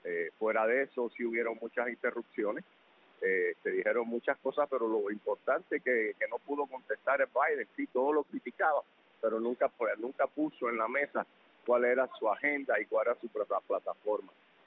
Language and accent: Spanish; Cuba; nosotros que somos cubanos americanos o cubanos en Puerto Rico